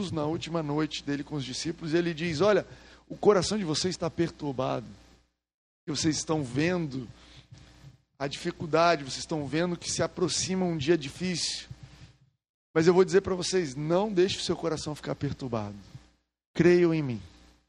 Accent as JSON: {"language": "Portuguese", "region": "Goiás", "country": "Brazil", "said": "Somos de Goiás. Em Goiás"}